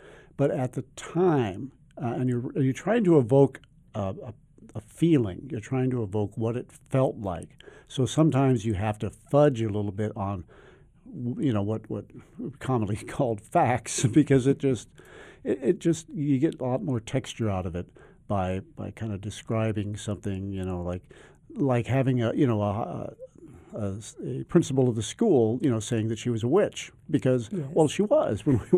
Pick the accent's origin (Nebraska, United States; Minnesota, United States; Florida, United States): Nebraska, United States; And I tell you what, growing up in Nebraska, a lot of it was, "I'm bored, Mom. What is there to do?"